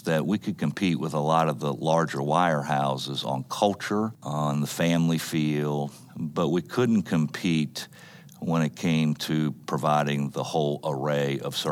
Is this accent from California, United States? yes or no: no; Florida, United States; I grew up in a very loving family. My parents became Christians when I was about 7 or 8 years old. I grew up in southern Florida for the first